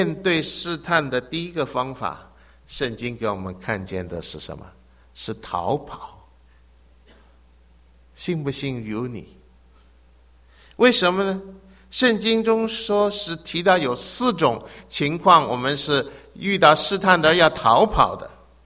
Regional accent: Hong Kong; 她是我小的时候在香港的教会的主日学老师

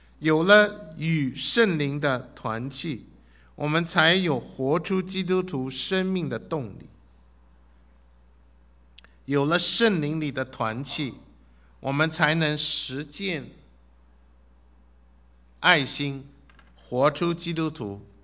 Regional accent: China; 亲爱的弟兄姐妹，我们中国人碰面常常欢喜问一句话说，吃了没有？

